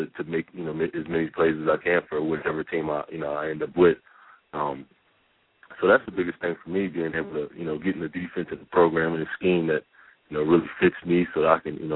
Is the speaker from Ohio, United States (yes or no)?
no; New Jersey, United States; You know, I'm from Jersey, so everybody is, you know, basketball player. Basketball is huge here.